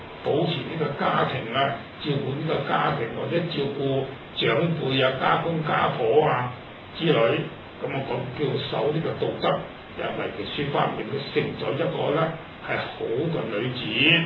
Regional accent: Hong Kong; 又或者今日咧，我哋香港話咩三司啊

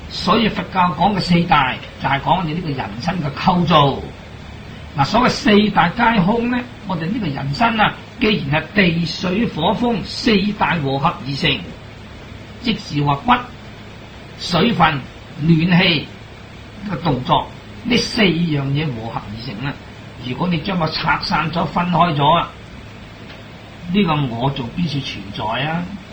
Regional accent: Hong Kong; 我哋香港人

